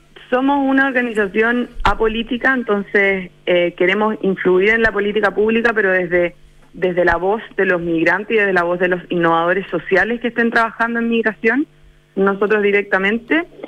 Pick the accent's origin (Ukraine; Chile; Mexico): Chile